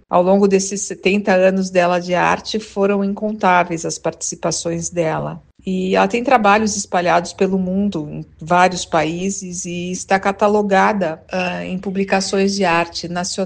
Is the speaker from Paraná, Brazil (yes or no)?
yes; Curitiba, Paraná, Brazil; sou curitibana, tenho raízes e alguns laços aqui em Londrina.